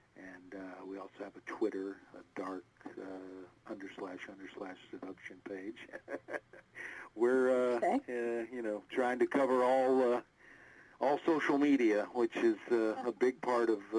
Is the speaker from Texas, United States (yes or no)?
yes; Dallas, Texas, United States; Dallas is my hometown, so it was a stroke of luck to be able to come back and visit for a little bit.